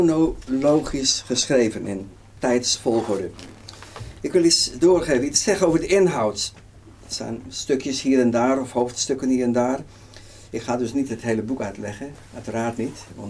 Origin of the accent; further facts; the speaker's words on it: Zeeland, Netherlands; Als Zeeuw, geboren en getogen Zeeuw.